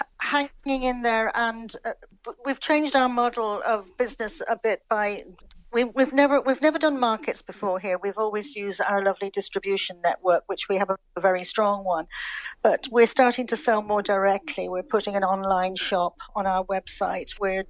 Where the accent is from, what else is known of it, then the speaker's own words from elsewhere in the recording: England, United Kingdom; now in Ireland; know my accent has never changed overall. I'm living in Ireland now for probably the best part of almost 50 years. I came when I was very young to Dublin and went back to London to work for a couple of years.